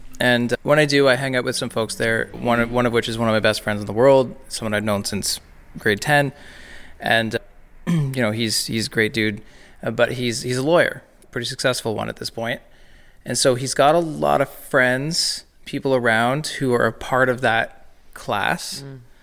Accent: Cobourg, Ontario, Canada; in my hometown, it's Cobourg, Ontario. It's east of Toronto. It's a little town.

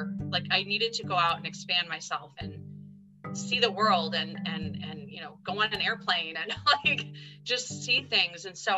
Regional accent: Wyoming, Michigan, United States; also born or lived in Grand Rapids; I grew up in a very small part of Michigan. I was born in Grand Rapids, Michigan, grew up in a little town outside of there called Wyoming, Michigan.

